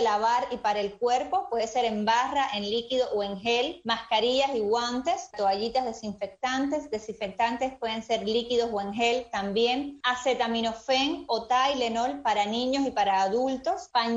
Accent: Cuba

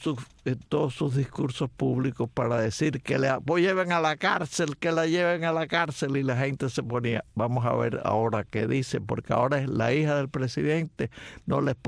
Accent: Cuba; now in United States; nosotros como cubanos recibimos un trato muy especial acá en los Estados Unidos.

